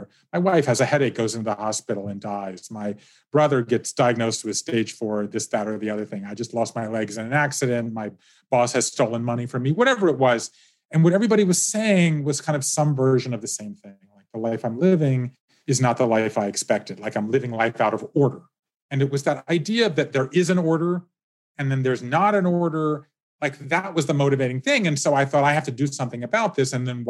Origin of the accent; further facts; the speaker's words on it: Savannah, Georgia, United States; moved away as an adult; I grew up in Savannah, Georgia. I left the South, then I went Northeast to go to college.